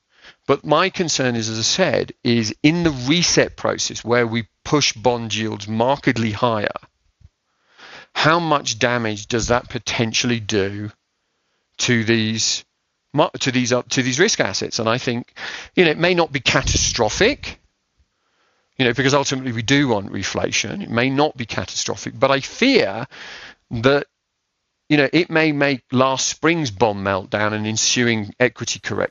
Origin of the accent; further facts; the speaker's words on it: United Kingdom; look, as I said, I'm a Brit